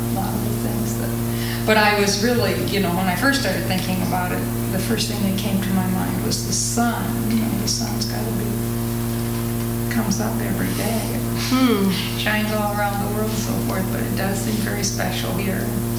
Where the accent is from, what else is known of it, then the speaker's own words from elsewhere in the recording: Sioux City, Iowa, United States; moved away; I don't live in Iowa now, but I have been in Iowa for many years. I'm from Sioux City.